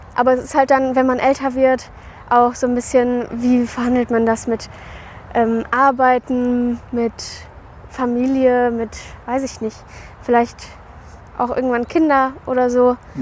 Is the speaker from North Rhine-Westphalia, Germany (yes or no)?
yes; Bottrop, North Rhine-Westphalia, Germany; Ich bin ja in Bottrop aufgewachsen und war dann da auch immer als Teilnehmerin bei der Kinderbibelwoche zum Beispiel.